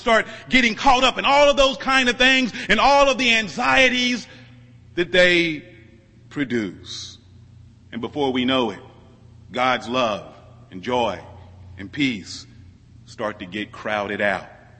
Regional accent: Midwest, United States; You know, I grew up in the Midwest. I went to church with people who were farmers when I was young.

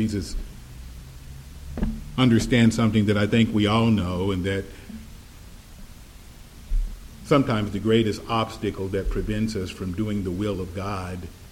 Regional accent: Missouri, United States; moved away as an adult; also born or lived in Atlanta, Georgia; When I graduated from college, I moved from my home state of Missouri to Atlanta, Georgia.

